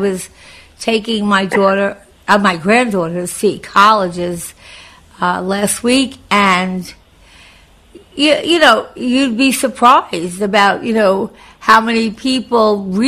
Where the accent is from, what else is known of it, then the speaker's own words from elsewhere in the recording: New York, United States; I grew up on Long Island, and when I first started working in the city, so I had a house, and it had a basement